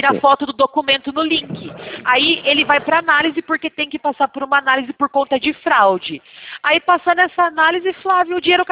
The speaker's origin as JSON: {"language": "Portuguese", "town": "Sorocaba", "region": "São Paulo", "country": "Brazil", "said": "Eu sou de Sorocaba."}